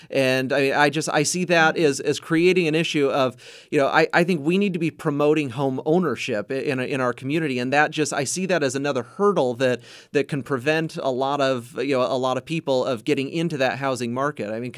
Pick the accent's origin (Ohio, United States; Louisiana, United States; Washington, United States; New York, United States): Washington, United States; Meade-Colbert; But born and raised in North Spokane County in the Meade-Colbert area. And then that's where my wife and I live today.